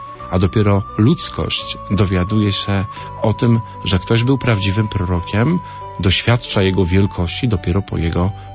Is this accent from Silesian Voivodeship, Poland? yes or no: no; Greater Poland Voivodeship, Poland; pochodzę z okolic Turku.